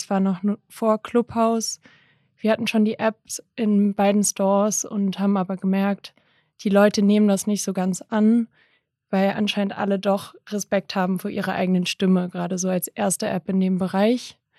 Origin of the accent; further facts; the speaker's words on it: Berlin, Germany; ich bin in Berlin aufgewachsen, einer der liberalsten Städte Deutschlands